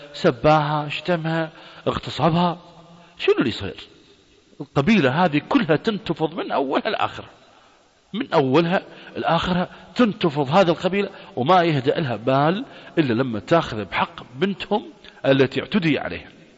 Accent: Iraq; انا رجل عراقي واحنا من العراق يا اخي

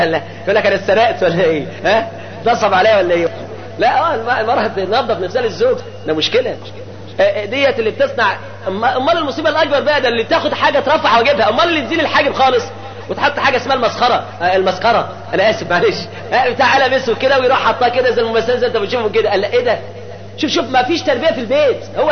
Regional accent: Zagazig, Sharqia Governorate, Egypt; جابوها عندنا في الزقازيق هنا الكوافير

